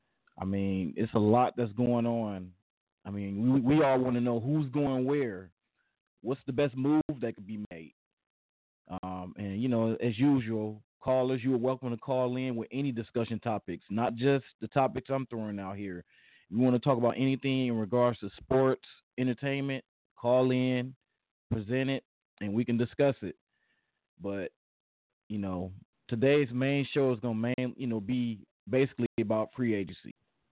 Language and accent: English; East Chicago, Indiana, United States; I'm from the region. I'm from East Chicago. He's from Gary, you know, basically all the same area.